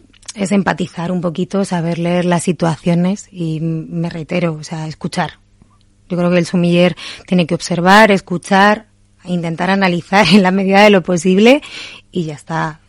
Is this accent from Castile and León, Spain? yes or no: yes; Valladolid, Castile and León, Spain; es verdad que soy muy vallisoletana. Estoy muy orgullosa de mis raíces